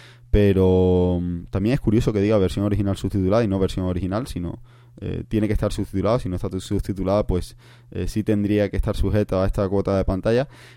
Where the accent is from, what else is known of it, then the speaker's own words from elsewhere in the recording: Cádiz, Andalusia, Spain; yo soy de Cádiz